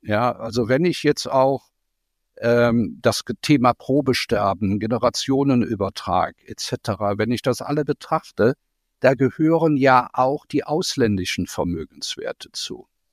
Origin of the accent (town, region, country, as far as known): Cologne, North Rhine-Westphalia, Germany